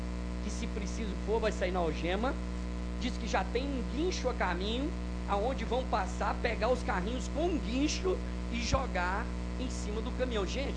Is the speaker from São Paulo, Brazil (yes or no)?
no; Anápolis, Goiás, Brazil; nós somos de Goiás, nós somos de Anápolis, nós não somos de Curitiba, mas é goiano